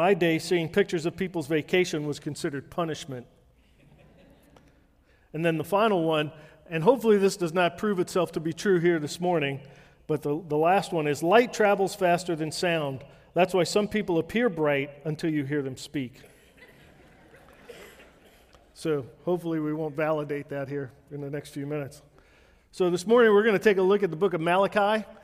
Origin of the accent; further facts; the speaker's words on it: Brooklyn, New York, United States; I'm Italian. I grew up in Brooklyn.